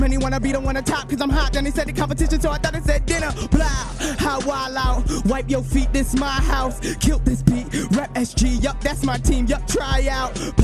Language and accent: English; Auburn, New York, United States; I'm from Auburn, New York, but Upstate, I rep it to the death because Auburn's a small town, man.